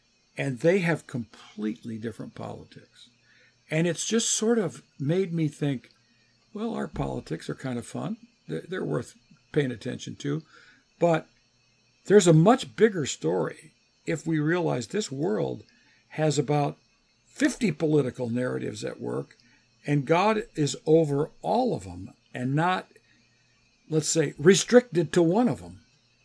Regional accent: United States; I grew up in the United States.

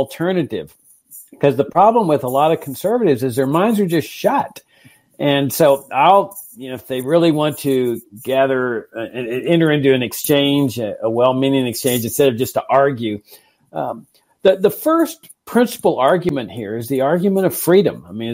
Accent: Laredo, Texas, United States; Let's just take my hometown of Laredo, Texas, which is situated there on the border.

